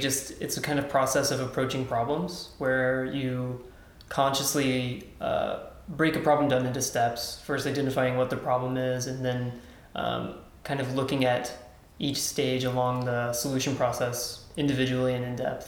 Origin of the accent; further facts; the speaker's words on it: Texas, United States; now in Prague, Czechia; I'm from Texas originally, so the US.